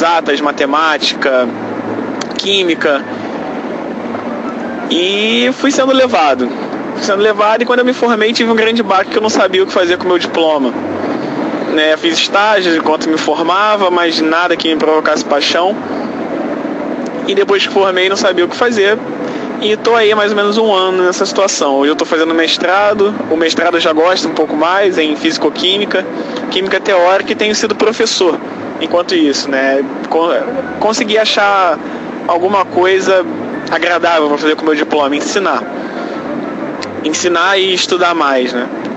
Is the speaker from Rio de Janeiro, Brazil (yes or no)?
yes; Rio de Janeiro, Brazil; eu sou do Rio de Janeiro.